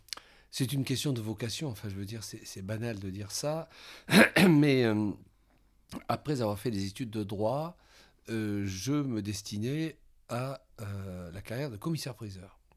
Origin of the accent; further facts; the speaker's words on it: Arles, Provence-Alpes-Côte d'Azur, France; also born or lived in Avignon; Je suis né à Avignon et j'ai passé toute mon enfance et mon adolescence à Arles.